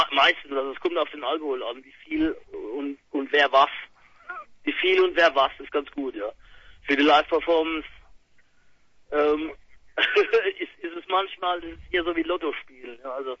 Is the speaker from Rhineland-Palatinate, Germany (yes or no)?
yes; Landau, Rhineland-Palatinate, Germany; Wir kommen aus Landau in der Pfalz. Süddeutschland.